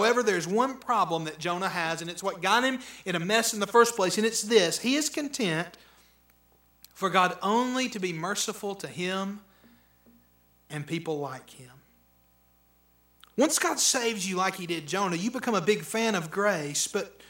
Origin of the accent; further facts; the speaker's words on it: Alabama, United States; Y'all, I was raised on Sand Mountain.